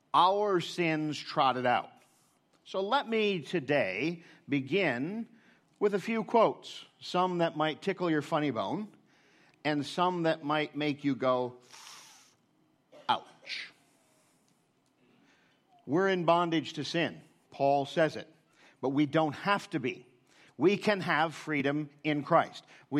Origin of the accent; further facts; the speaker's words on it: Michigan, United States; I'm not an Aussie. If you're still trying to work out whether I'm a Canuck or a Yank, I am the latter. I am a Yank. I am from Michigan.